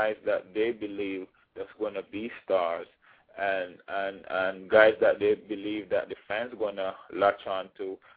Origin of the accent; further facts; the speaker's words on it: Jamaica; Again, I'm from Jamaica.